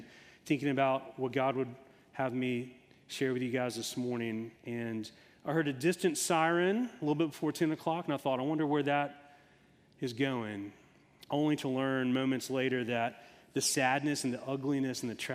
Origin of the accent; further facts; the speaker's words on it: Tennessee, United States; I grew up in Tennessee, and I went to college here in North Carolina